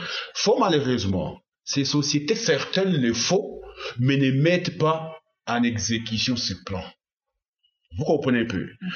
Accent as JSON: {"language": "French", "region": "South Kivu", "country": "DR Congo", "said": "vous connaissez chez nous, au Burega, on est beaucoup soumis à la coutume"}